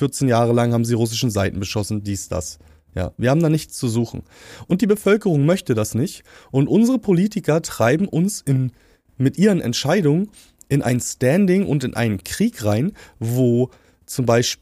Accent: East Germany, Germany; born there; wir sind ja beide in der Ex-DDR geboren, ich habe sogar noch eine ostdeutsche Geburtsurkunde

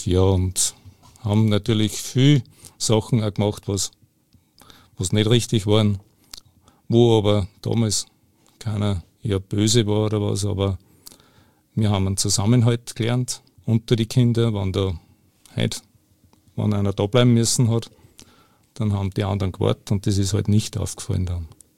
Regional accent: Wachberg, Lower Austria, Austria; Ich bin am Land aufgewachsen, in Niederösterreich, am Wachberg. Ich habe 7 Geschwister, davon 4 Schwestern und 3 Brüder.

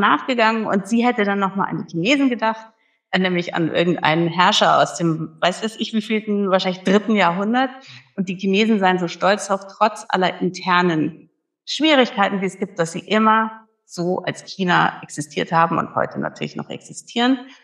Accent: Germany; Als Deutsche, als wirklich mit allem, was das beinhaltet, belastete oder auch nicht Person, ist das für mich ein klares Friedensprojekt

